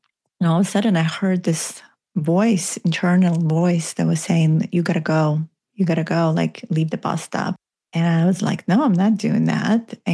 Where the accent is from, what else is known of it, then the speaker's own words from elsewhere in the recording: Minsk, Belarus; now in United States; And yet I grew up in Minsk, Belarus at the time.